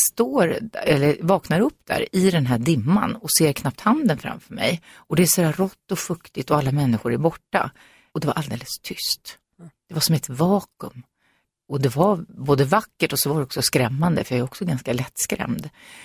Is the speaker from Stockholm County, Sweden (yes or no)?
yes; Upplands-Bro, Stockholm County, Sweden; jag växte upp i Upplands Bro då, som var så där lite nybyggarsamhälle på 60-talet och vi bodde på en lång väg och så var det radhus på ena sidan och villa på den andra.